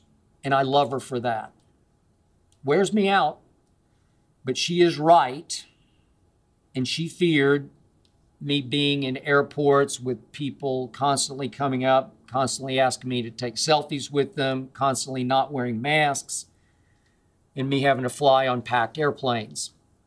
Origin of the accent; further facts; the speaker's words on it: Oklahoma City, Oklahoma, United States; I flew on from LA to Oklahoma City and back, my hometown of Oklahoma City, last week.